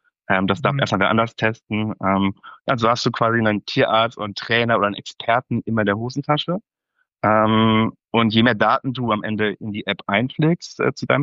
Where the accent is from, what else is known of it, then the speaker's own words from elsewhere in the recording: Cologne, North Rhine-Westphalia, Germany; now in Hamburg, Germany; ich bin 36 Jahre alt, ich komme aus Köln, habe dort BWL studiert, lebe jetzt seit 2017 in Hamburg